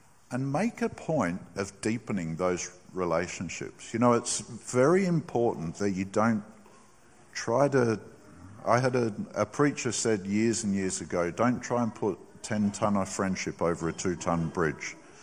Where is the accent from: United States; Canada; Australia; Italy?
Australia; And Narelle and I, we see them as our spiritual kids. You know, we're their Aussie parents.